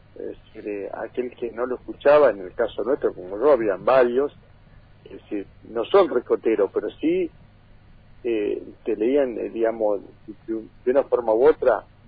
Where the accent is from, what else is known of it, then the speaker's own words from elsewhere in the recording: Patagonia, Argentina; Nosotros que somos de la Patagonia, en Roca, vos pedías un caliente y te dan.